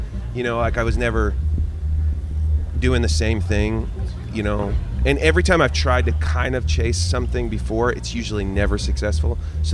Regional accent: Eugene, Oregon, United States; Now you're talking to a kid. I grew up in Eugene, Oregon.

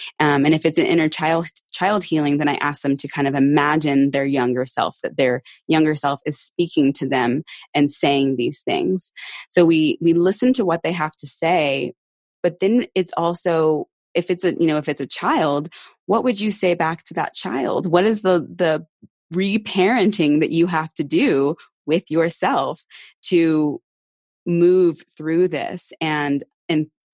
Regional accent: Austin, Texas, United States; also born or lived in Houston; summer before fourth grade, we moved from Houston to Austin. And so I grew up in Austin

